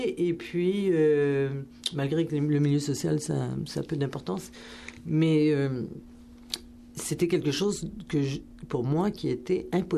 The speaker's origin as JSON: {"language": "French", "region": "Quebec", "country": "Canada", "tie": "born there", "said": "Premièrement, je suis née au Québec."}